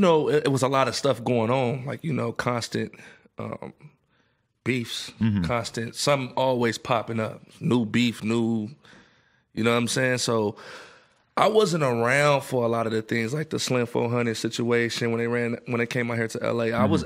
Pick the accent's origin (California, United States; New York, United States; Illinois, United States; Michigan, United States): California, United States; Los Angeles; I'm from Hoover, really from L.A.